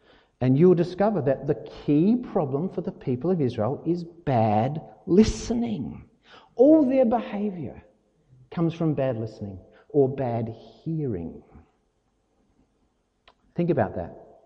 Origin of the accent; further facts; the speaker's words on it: Naracoorte, South Australia, Australia; Now, I come from Narrakot. I've spent a lot of time in a lot of caves, and it was great fun.